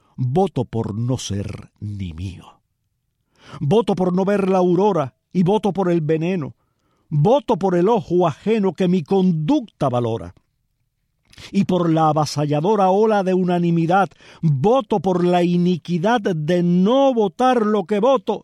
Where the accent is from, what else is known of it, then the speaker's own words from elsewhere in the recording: Cuba; nosotros como cubanos